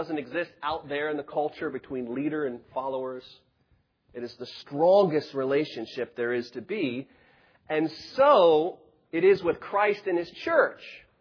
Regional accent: Richmond, United States; I'm from Richmond, quiet, come here.

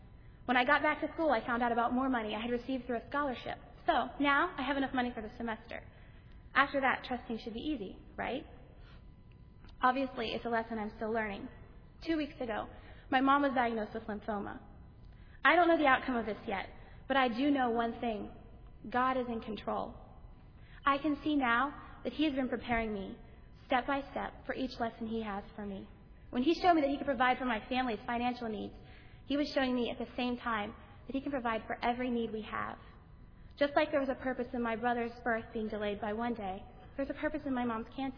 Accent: Pennsylvania, United States; I'm a senior from Pennsylvania.

